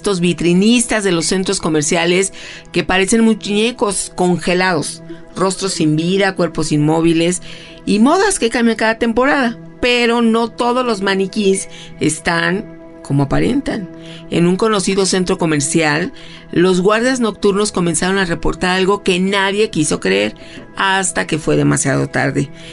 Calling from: Mexico City, Mexico; de la Ciudad de México.

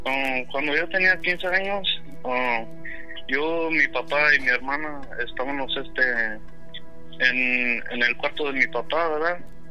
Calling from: Dallas, Texas, United States; Soy de aquí, de Dallas, Texas.

